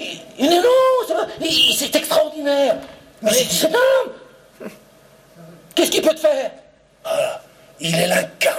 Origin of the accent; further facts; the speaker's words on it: Chambéry, Auvergne-Rhône-Alpes, France; Nous étions sur le parking d'un grand supermarché en France, chez nous, à Chambéry.